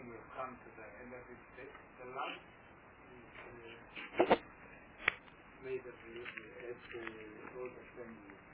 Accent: South Africa; First, take it upon yourself, I'm a South African.

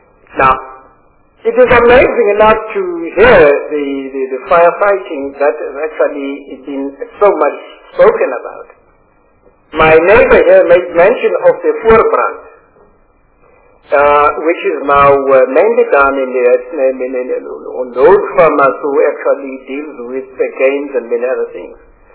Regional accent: Gauteng, South Africa; I am from Gauteng.

